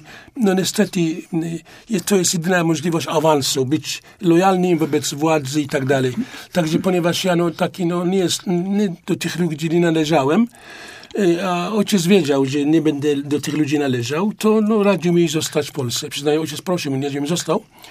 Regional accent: Syria; Polish is a second language; w moim regionie, skąd pochodzę, ja pracowałem sam przy tych miejscach, gdzie ropę wydobywano naftową.

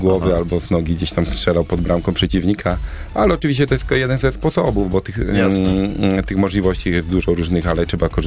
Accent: Poznań, Greater Poland Voivodeship, Poland; born there; Mam taką historię, że urodziłem się w Poznaniu, ale z racji tego, że mój tato jest żołnierzem, to wędrowaliśmy po różnych miejscach w Polsce

